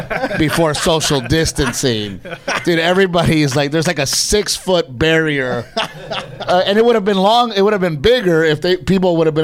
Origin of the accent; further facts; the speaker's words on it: Portland, Texas, United States; And I'm from Portland, Texas, which is already kind of weird.